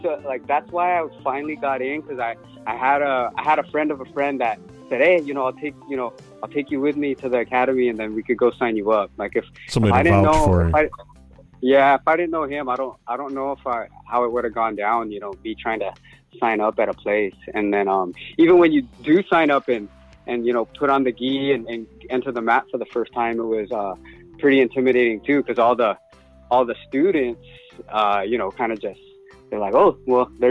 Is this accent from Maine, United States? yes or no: no; San Diego, California, United States; I was born in, I grew up in San Diego, and then I trained a little bit in San Diego before I moved to Hawaii in 2003